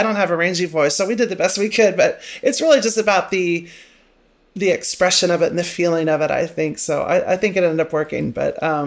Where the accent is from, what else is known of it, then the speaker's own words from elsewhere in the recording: Manhattan, Kansas, United States; And when I was growing up in Manhattan, you know, there was like one gay guy in town.